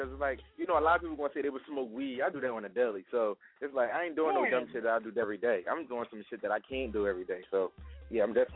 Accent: Philadelphia, Pennsylvania, United States; I mean, I'm a rapper from North Philly, Allegheny.

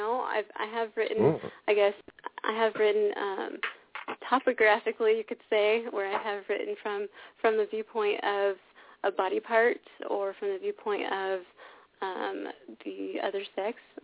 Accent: California, United States; I met her in Paris. We're both from California, and like she went during one of our school breaks.

